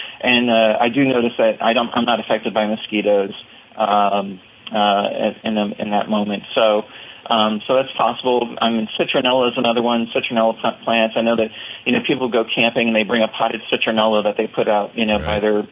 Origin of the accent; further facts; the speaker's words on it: Pennsylvania, United States; I know as a child, you know, growing up in the Poconos of Pennsylvania, I welted up really, really bad.